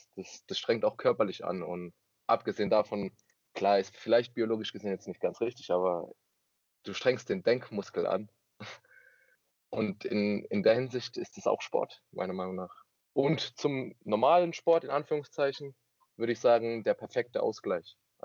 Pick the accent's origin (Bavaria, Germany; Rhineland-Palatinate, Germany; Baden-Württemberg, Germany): Rhineland-Palatinate, Germany; 23 Jahre alt. Ich komme tatsächlich hier aus der Pfalz. Ich wohne in Bellheim, im kleinen schönen Dorf neben Germersheim. Hab in Germersheim mein Abitur gemacht und studiere jetzt im 6. Bachelorsemester Spanisch und Englisch. Ich habe chilenische Wurzeln.